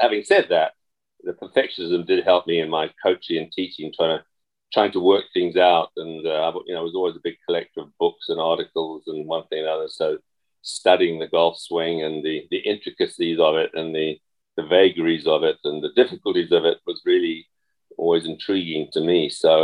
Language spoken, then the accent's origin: English; Zimbabwe; also born or lived in England; I grew up in, although I was born in England, spent a few years in England, but then we moved out to Rhodesia, as it was then, Zimbabwe, as it is now.